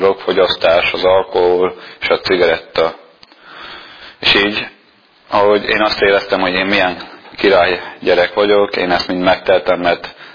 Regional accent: Kecskemét, Bács-Kiskun, Hungary; Kecskeméti vagyok, és így Kecskemétre átkerültem egy másik városba, gimnáziumba

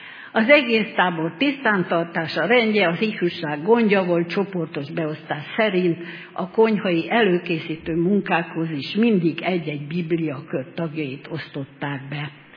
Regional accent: Oradea, Bihor, Romania; mert Nagyváradról jöttem fel osztálytársaimmal, Nagyváradtól Balatonszárszóig

